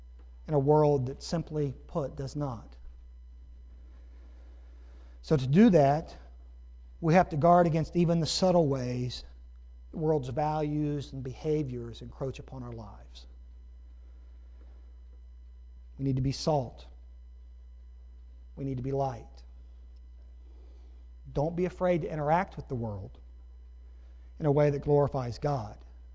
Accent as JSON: {"language": "English", "town": "Grove City", "region": "Ohio", "country": "United States", "tie": "born or raised there", "said": "And I said, \"From Ohio.\" I said, \"I grew up in Grove City.\""}